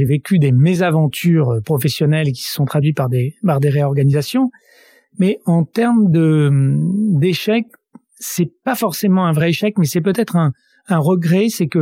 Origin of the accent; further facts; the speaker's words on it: Grenoble, Auvergne-Rhône-Alpes, France; now in Paris, France; je fais du ski régulièrement, je suis grenoblois, j'ai la possibilité d'aller très régulièrement faire du ski à l'Alpe d'Huez en hiver